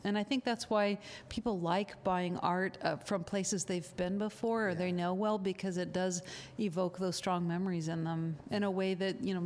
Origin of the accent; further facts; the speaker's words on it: Washington, United States; now in Vancouver, Canada; Yes, I'm from Washington State originally and spent a lot of time in British Columbia and Montana and spent a lot of time painting in Wyoming.